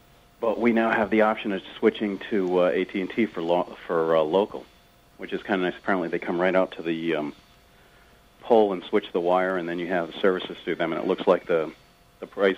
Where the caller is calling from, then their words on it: New Jersey, United States; I'm calling from New Jersey, and I just found out from a friend of mine that we now have a choice of local phone service.